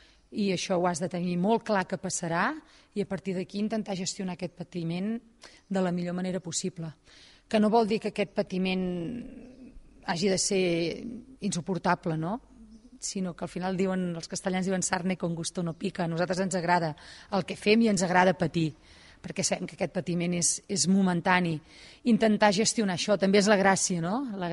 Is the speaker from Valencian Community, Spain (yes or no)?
no; Manresa, Catalonia, Spain; now in Berguedà, Spain; que és una zona que em conec molt també, perquè jo soc de Manresa